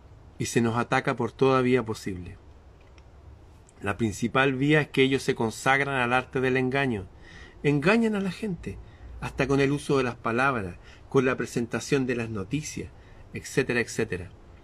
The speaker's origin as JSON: {"language": "Spanish", "country": "Chile", "said": "aquí en Chile, en mi país, en el norte de Chile"}